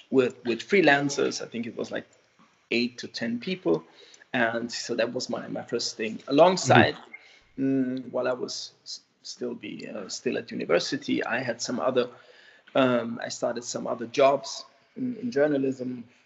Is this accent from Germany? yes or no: yes; Frankfurt, Hesse, Germany; At the time, I started working at a relatively small city magazine in my hometown, Frankfurt.